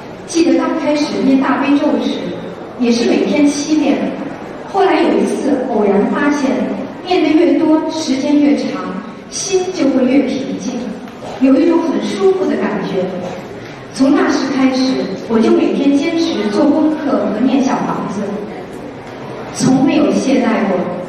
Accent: France; 尊敬的各位佛友大家好， … ，很荣幸今天能在这里和大家分享我学习心灵法门后的一些心得。

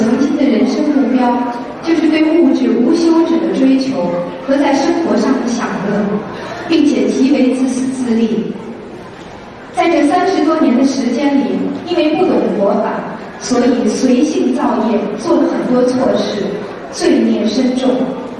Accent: France; 尊敬的各位佛友大家好， … ，很荣幸今天能在这里和大家分享我学习心灵法门后的一些心得。

